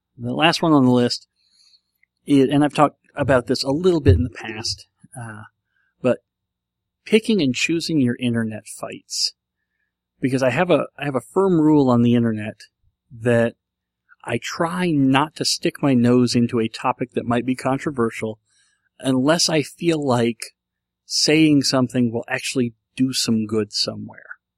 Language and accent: English; United States; I'm an American, I don't have an accent. We don't have any accents here.